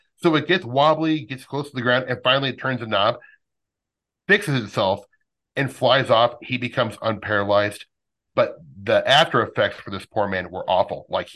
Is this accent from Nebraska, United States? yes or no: yes; Omaha, Nebraska, United States; he was a police officer in Ashland, Nebraska, which is about 22 miles away from where I grew up in Omaha.